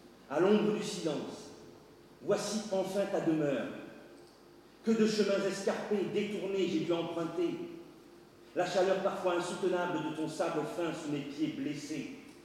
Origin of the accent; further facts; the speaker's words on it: Comoros; born there; French is a second language; J'ai 17 ans. Je suis né aux Comores.